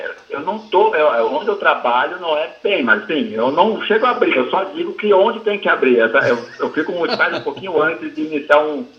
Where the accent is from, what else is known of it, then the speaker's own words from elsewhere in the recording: South Region, Brazil; now in Minas Gerais, Brazil; eu não perdi, na verdade, a minha identidade em termos de sotaque, né? Aqui eu não tenho sotaque de mineiro, e quando eu vou aí pro sul, o pessoal fala que eu já tô com sotaque de mineiro.